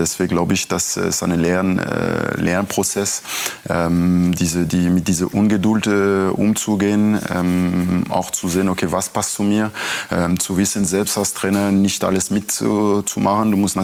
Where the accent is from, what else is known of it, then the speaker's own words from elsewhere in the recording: Strasbourg, Grand Est, France; German is a second language; Racing Straßburg, das ist mein Heimatverein, das ist meine Stadt, wo ich aufgewachsen bin